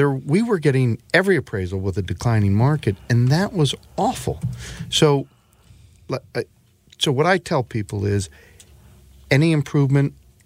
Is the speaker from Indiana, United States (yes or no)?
yes; South Bend, Indiana, United States; I'm from South Bend, Indiana originally, okay?